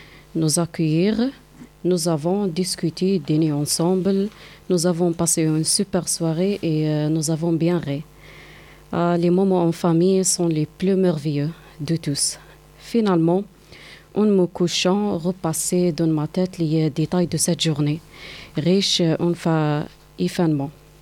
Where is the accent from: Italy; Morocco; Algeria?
Algeria; moved away as an adult; now in France; Je viens d'Algérie et je suis arrivée en France le 18 janvier 2024.